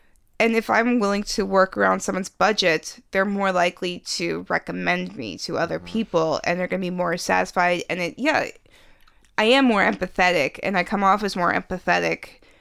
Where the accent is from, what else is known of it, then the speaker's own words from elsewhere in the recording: Virginia, United States; and we are all from Virginia.